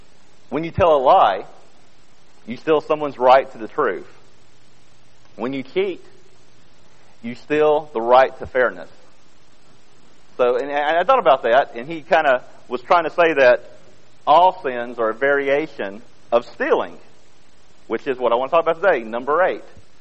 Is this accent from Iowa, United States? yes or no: no; Odenville, Alabama, United States; I'm from Odenville, Alabama, but I actually serve the Birmingham, Atlanta, Montgomery congregations. But Odenville is my home base, where I get my mail, where I live.